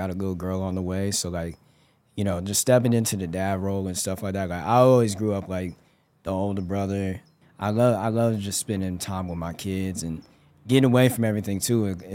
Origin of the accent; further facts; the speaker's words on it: Denver, Colorado, United States; especially like back home, you know, where I come from. I grew up in Denver, Colorado.